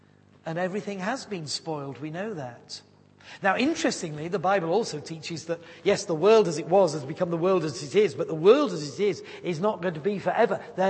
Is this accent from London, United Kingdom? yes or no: no; Yorkshire and the Humber, United Kingdom; I am a Yorkshireman